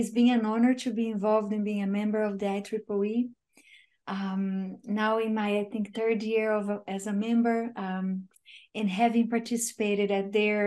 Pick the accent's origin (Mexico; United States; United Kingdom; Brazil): Brazil; I grew up in Brazil during the dictatorship.